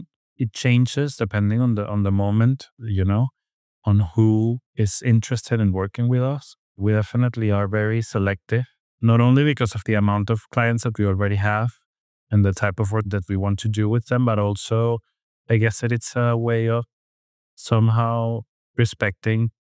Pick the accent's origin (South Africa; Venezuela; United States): Venezuela; now in Barcelona, Spain; I've been doing so for 5 years already, since I moved from Venezuela to Barcelona.